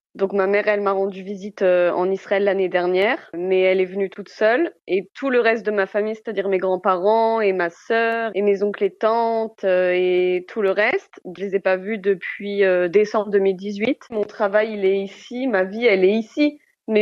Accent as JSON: {"language": "French", "country": "France", "said": "en tant que Français, on n'a pas le droit de rentrer en France"}